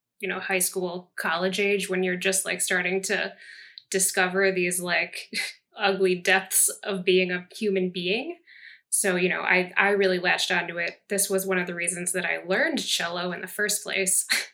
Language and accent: English; Chicago, Illinois, United States; I'm from Chicago, that's in the Midwest. So it all feels very close to home for me.